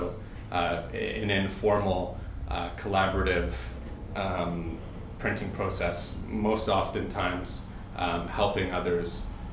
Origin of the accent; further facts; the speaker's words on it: Vancouver, British Columbia, Canada; Myself, along with Kellen Cardle, we're both from Vancouver, and we both went to Emily Carr University.